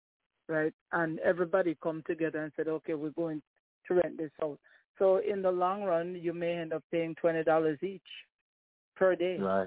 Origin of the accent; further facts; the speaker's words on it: Jamaica; now in Canada; So I'm going to refer to Jamaica because I'm Jamaican